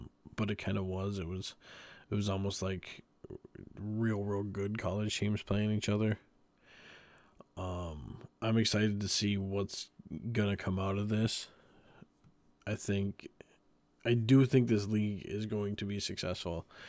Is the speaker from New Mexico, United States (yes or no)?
no; Michigan, United States; I'm from Michigan. I hate Ohio.